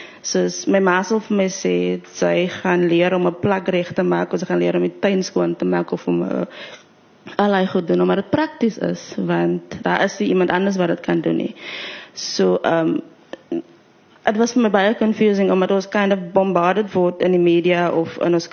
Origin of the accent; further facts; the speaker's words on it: Cape Flats, Western Cape, South Africa; is ek colored, is ek bruin, ek is van die Cape Flats, ek is van die plaas. So die is my identities.